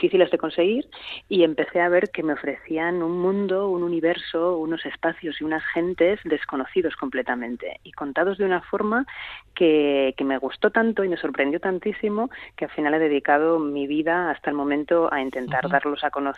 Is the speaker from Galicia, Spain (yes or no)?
yes; Galicia, Spain; Yo soy de Galicia, a la que yo viví creciendo allá, ¿no?